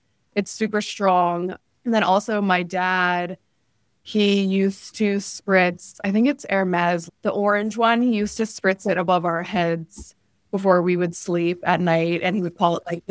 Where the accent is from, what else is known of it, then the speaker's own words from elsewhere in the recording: California, United States; I grew up in Southern California. I never traveled before.